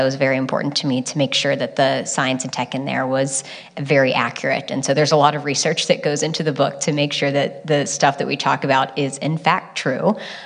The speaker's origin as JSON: {"language": "English", "region": "West Virginia", "country": "United States", "lives_now": "San Francisco, United States", "said": "I'm from West Virginia. I moved to San Francisco."}